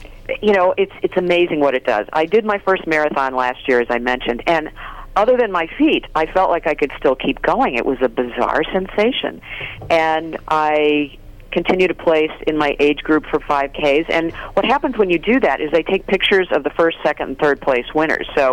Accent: St. Louis, Missouri, United States; puppy mills in Missouri, which was my hometown in St. Louis

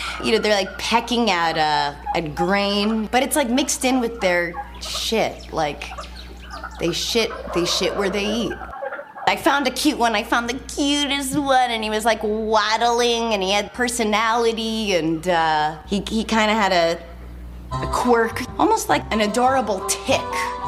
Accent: New Hampshire, United States; I grew up in New Hampshire, and we lived right next door to the farm

